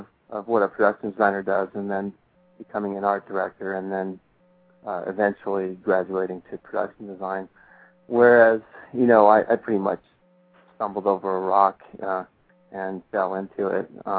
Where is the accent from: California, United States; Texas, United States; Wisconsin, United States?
California, United States; San Diego; where we grew up in the San Diego area